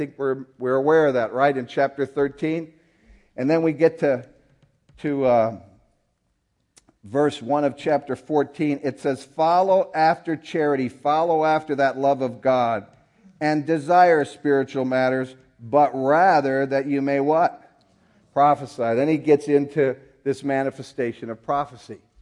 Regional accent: Minnesota, United States; I was from Minnesota, and it got cold in Minnesota.

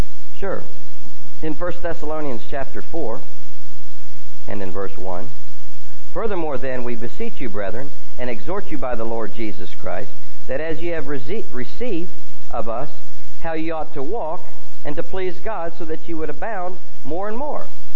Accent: West Virginia, United States; I grew up in West Virginia.

